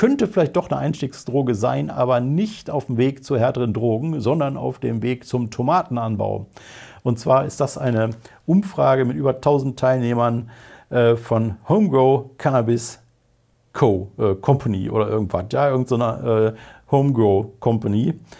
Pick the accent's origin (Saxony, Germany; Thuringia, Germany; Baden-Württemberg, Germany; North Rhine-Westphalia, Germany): North Rhine-Westphalia, Germany; Wuppertal; in Wuppertal, Bergisches Land, wo ich herkomme.